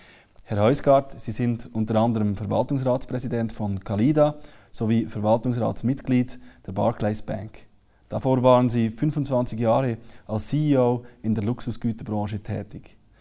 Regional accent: Switzerland; Als Schweizer verbrauchen wir ca. 3-mal die verfügbare Erdkapazität.

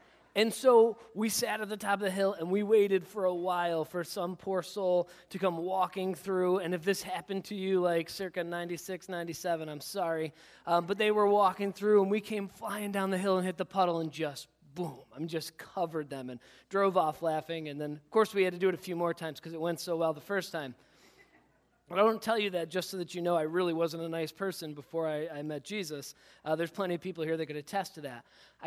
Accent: Perry, United States; So when I was in high school, I grew up in Perry, as a lot of you know

